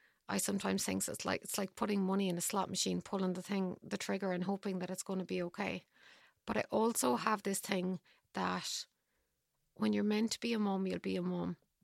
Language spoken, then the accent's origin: English; Ireland; I love giving out. I love the depression. I'm Irish.